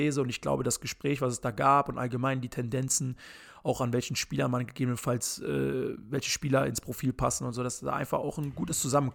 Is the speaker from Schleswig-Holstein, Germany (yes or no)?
no; Leverkusen, North Rhine-Westphalia, Germany; Mein Gott, ne, wir kommen halt aus Leverkusen, wir kennen ein paar Leute so.